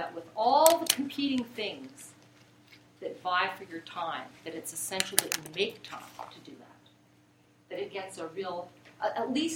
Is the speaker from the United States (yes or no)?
no; Canada; I'm Canadian.